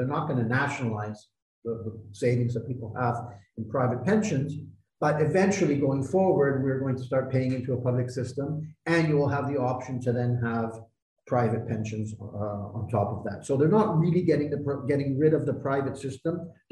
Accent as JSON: {"language": "English", "country": "Canada", "tie": "born or raised there", "said": "I mean, I grew up in Canada, right?"}